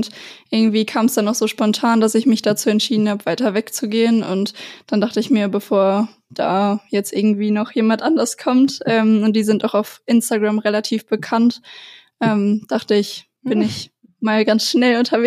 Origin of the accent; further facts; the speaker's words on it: North Rhine-Westphalia, Germany; Ja, ich komme aus dem Münsterland, also in der Nähe von Münster wohne ich, genau.